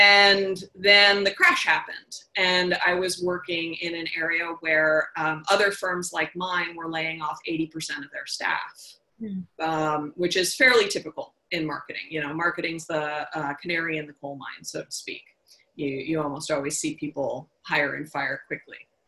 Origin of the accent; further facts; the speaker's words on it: New York City, New York, United States; I'm originally from New York City and never thought I'd be moving north of Massachusetts after school, but here I am and it works for me.